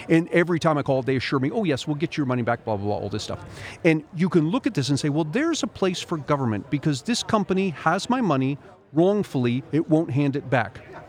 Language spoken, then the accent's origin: English; United States; I've got a kid who's starting his freshman year of college next year, and I, as many American parents, had to go through and fill out the FAFSA form